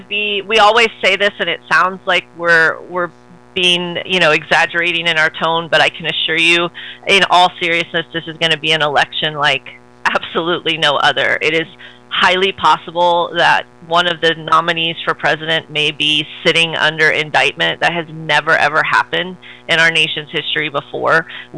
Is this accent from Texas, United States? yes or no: yes; Texas, United States; I'm Texan, so I use a lot of football terminology.